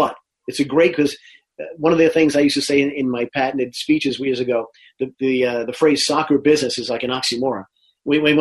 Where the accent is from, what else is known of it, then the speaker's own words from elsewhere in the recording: England, United Kingdom; now in United States; We're English guys. We don't understand why this is so hard.